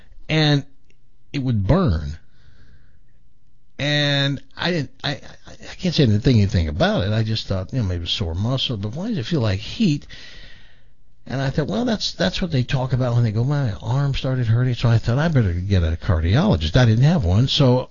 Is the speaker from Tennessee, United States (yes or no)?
yes; Savannah, Tennessee, United States; also born or lived in Humboldt; Born in Humboldt, lived there till I was 7 and moved to another nothing town, Savannah, Tennessee, and lived there till I was 15.